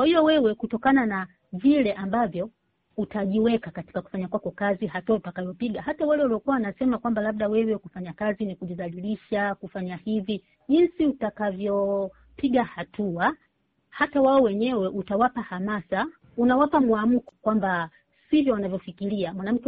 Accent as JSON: {"language": "Swahili", "country": "Tanzania", "said": "sisi kule nyumbani kwetu Tanzania tulishazoea kumsalimia mtu mambo"}